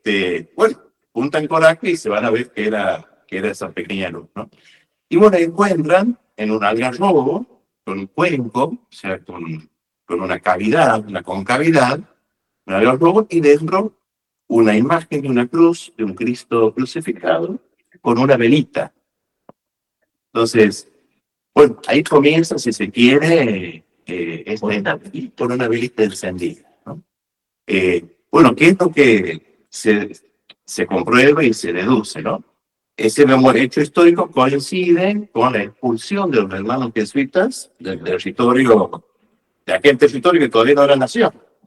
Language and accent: Spanish; North, Argentina; soy norteño y la piedad popular es moneda corriente